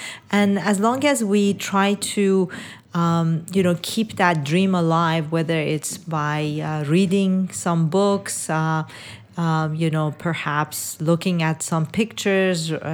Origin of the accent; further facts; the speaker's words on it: Iran; I was born in Iran and raised in Iran.